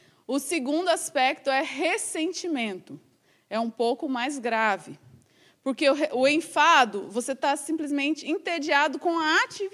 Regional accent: Goiás, Brazil; moved away; eu tinha amizade com o pessoal que estava lá no meu estado, em Goiás

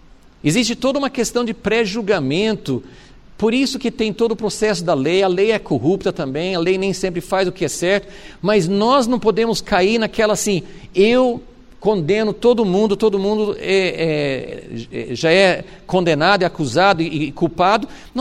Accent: United States; Portuguese is a second language; As pessoas sabem que eu sou americano

